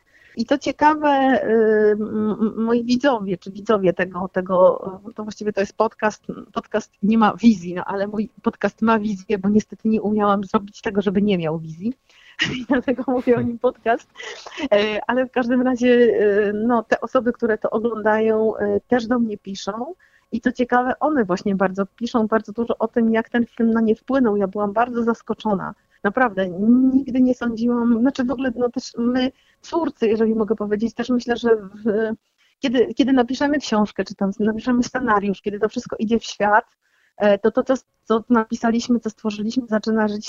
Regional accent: Konin, Greater Poland Voivodeship, Poland; bo ja nie jestem z Kalisza, jestem z Konina

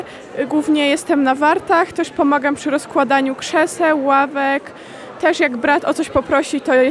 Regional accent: Rzeszów, Subcarpathian Voivodeship, Poland; Mam 17 lat i jestem z Rzeszowa.

